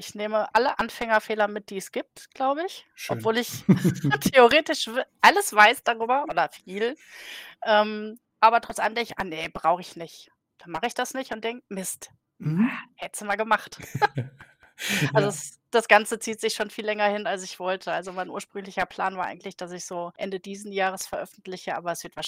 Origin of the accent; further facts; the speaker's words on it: North Rhine-Westphalia, Germany; ich komme aus dem Ruhrgebiet, wie man hört, an meinem Dialekt wahrscheinlich.